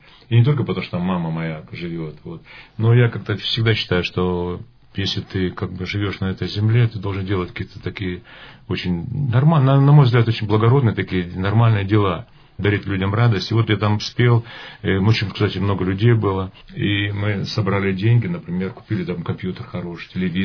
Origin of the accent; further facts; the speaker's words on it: Krasnodar Krai, Russia; я выступал у себя на родине, на Кубани, в детской музыкальной школе.